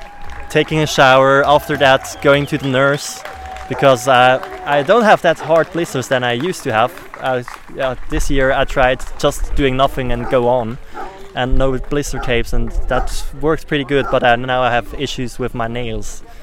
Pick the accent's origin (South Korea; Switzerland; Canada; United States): Switzerland; English is a second language; From Switzerland.